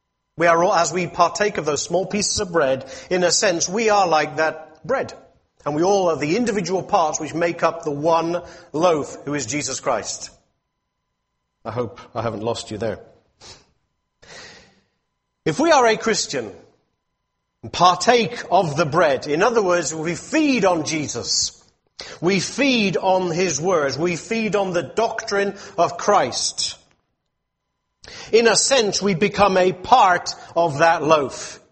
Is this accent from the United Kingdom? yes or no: yes; England, United Kingdom; Like whoever the guy who began England, he will be my forefather because I am English, ethnically speaking. I am English.